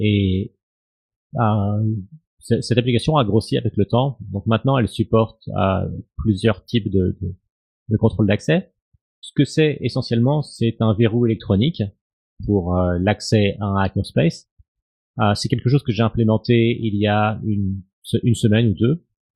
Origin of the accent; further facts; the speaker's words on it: Berlin, Germany; je viens de Berlin.